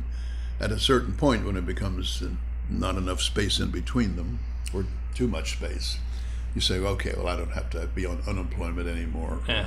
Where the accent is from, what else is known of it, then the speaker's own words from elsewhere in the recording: West Virginia, United States; moved away as an adult; Yeah, I'm from West Virginia. As I graduated college there in the State University, I went to New York. It was 1952.